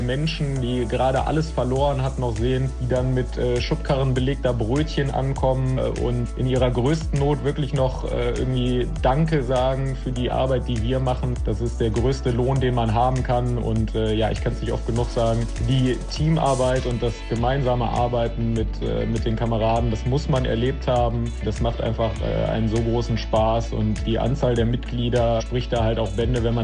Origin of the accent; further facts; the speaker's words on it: Solingen, North Rhine-Westphalia, Germany; born there; ich bin 31 Jahre alt, gebürtiger Solinger, wohne im wunderschönen Höchscheid